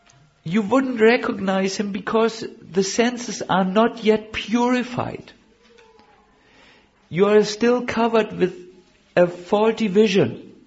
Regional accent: Germany; I'm sorry, I'm from Germany, I'm a little offensive by nature.

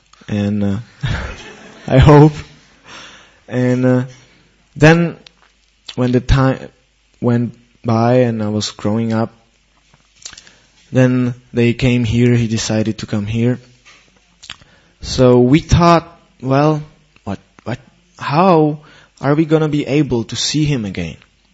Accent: Czechia; English is a second language; because I'm somehow coming from Czech Republic

